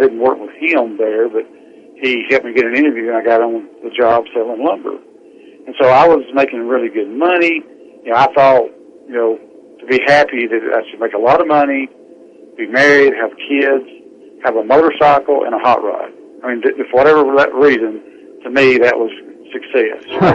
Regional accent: the South, United States; because I'm from the South.

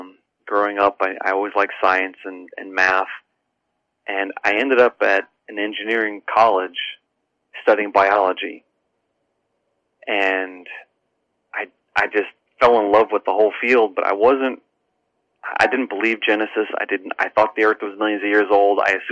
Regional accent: Hampton Bays, New York, United States; also born or lived in Setauket; Yeah, I grew up in Hampton Bays, though. And we went to church all my life

